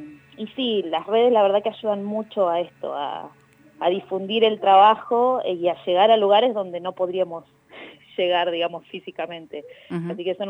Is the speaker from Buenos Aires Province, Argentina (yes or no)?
no; Villa Pehuenia, Neuquén, Argentina; Nosotros, bueno, somos los cuatro de Villa Pehuenia. Tres estamos viviendo hace poquito acá, hace unos 2 años